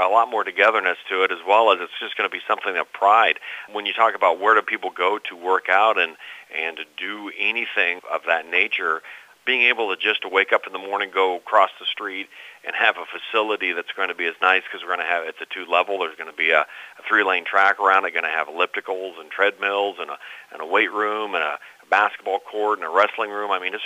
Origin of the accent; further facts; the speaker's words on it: Washington, Iowa, United States; being a Southeast Iowa guy, I'm from Washington originally. I'm not going to leave this area.